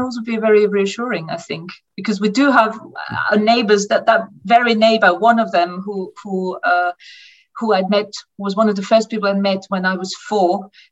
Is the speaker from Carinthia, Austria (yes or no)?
yes; Carinthia, Austria; moved away as an adult; also born or lived in Graz; I grew up in Graz and in Carinthia. I've moved from a town, a city, the second biggest city actually, age 4, to the countryside. And this is where I lived until I was 18, and then left home to study.